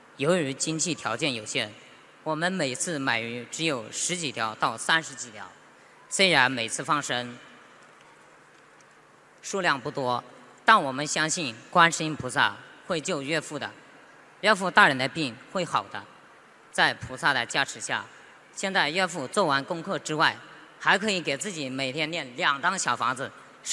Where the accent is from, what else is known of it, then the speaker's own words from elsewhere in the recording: Zhuhai, Guangdong, China; 我是珠海的